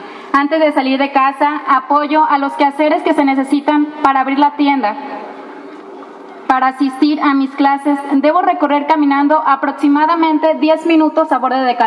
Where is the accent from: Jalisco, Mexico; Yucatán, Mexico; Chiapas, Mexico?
Jalisco, Mexico; Amatitán; Soy originaria de Amatitán, municipio que se encuentra aproximadamente a 45 kilómetros del centro.